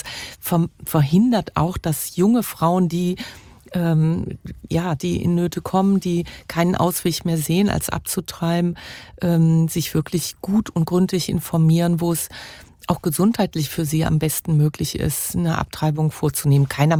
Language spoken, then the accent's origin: German; Cologne, North Rhine-Westphalia, Germany; born or raised there